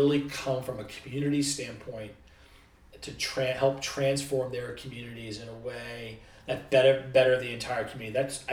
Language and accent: English; New York City, New York, United States; moved away as an adult; now in Orlando, United States; So I moved here from New York City. I grew up in New York City.